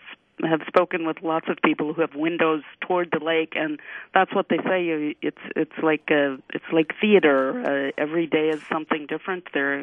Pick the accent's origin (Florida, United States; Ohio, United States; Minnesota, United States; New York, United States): Minnesota, United States; Duluth; I can say I'm a local. I'm from Duluth, Minnesota originally, and what always stuns me is having Lake Superior as your horizon, as your focal point in your life.